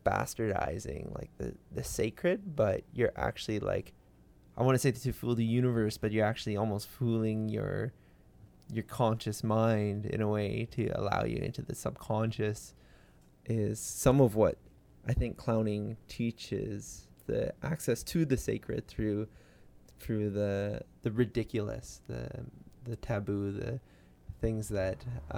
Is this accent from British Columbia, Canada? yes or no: yes; Victoria, British Columbia, Canada; I am from Victoria, BC, and grew up there. And I was born and raised into a clown family.